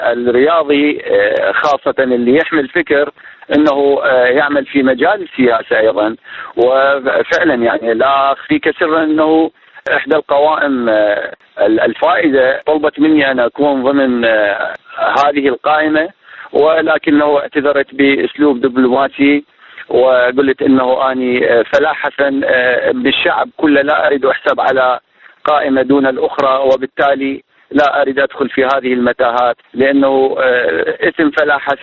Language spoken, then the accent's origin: Arabic; Iraq; في بلدنا العراق